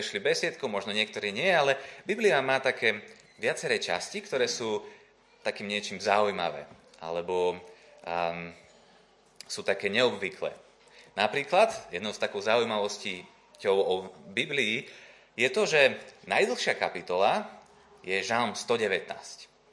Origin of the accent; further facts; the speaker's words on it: Bardejov, Prešov Region, Slovakia; tak som z Bardejova a tam som aj vyrastal